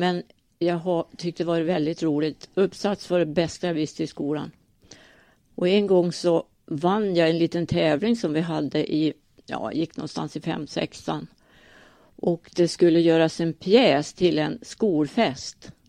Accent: Skorped, Västernorrland County, Sweden; Jag är född i Skorped. Bor fortfarande där. Har bott där nästan hela mitt liv.

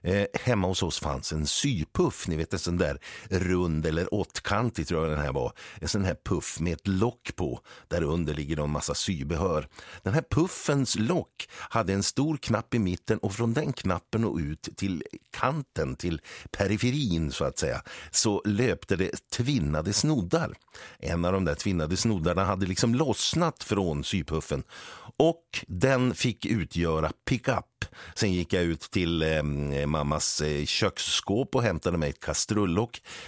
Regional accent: Härnösand, Västernorrland County, Sweden; Jag är född på Kronholmen, eller inte född, jag är född på BB, men uppvuxen på Kronholmen i Härnösand.

